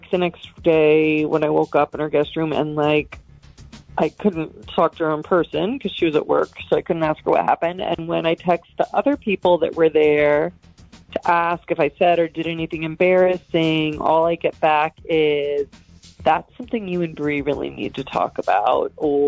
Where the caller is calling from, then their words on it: Virginia Beach, Virginia, United States; Hi, Natalia and Shaggy. … from Virginia Beach.